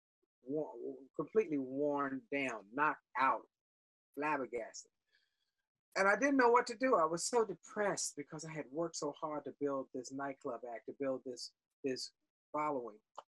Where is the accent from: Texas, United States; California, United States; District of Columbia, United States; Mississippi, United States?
District of Columbia, United States; Washington; I'm from Washington, D.C., still live in Washington, D.C. I'm a second generation Washingtonian. My mother was born in Washington as well. I grew up in Northwest Washington